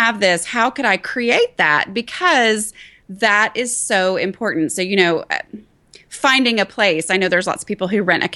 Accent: Dallas, Texas, United States; Well, I grew up in the Dallas area and had a great, you know

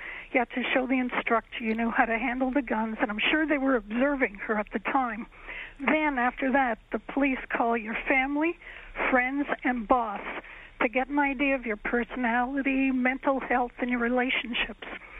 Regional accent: Canada; now in New York, United States; I'm Canadian and I'm living in Manhattan.

